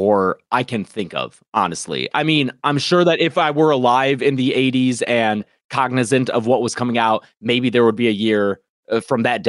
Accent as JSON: {"language": "English", "town": "Detroit", "region": "Michigan", "country": "United States", "said": "I'm from Michigan, the Detroit area. So we feel like honorary Canucks sometimes."}